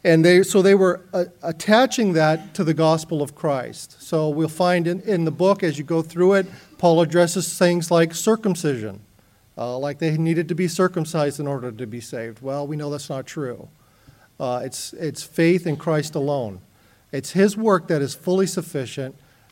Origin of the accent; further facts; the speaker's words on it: Miami, Florida, United States; We kind of know something of what that's like growing up in Miami. We had so many different kinds of people, from Haitians to Cubans to Americans to you name it.